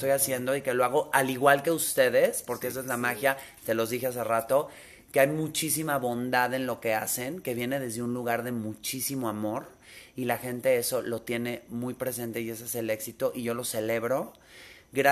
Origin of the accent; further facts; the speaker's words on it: Mexico; Y uno como mexicano, cuando te dicen es mexicano, se cuestiona cosas.